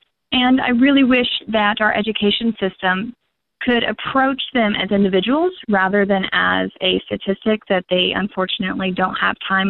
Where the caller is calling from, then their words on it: Hawaii, United States; I'm calling from Hawaii.